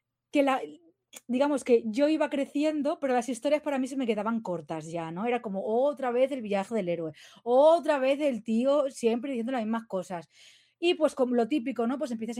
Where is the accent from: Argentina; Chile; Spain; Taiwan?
Spain; Barcelona, Catalonia; Yo soy de Barcelona, nacido en Barcelona y me crié con la televisión catalana.